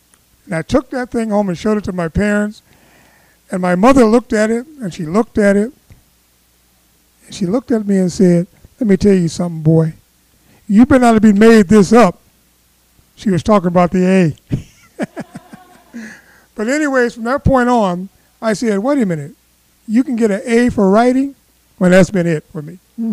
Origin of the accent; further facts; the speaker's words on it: Ohio, United States; when I was growing up in Ohio, this guy moved next door to us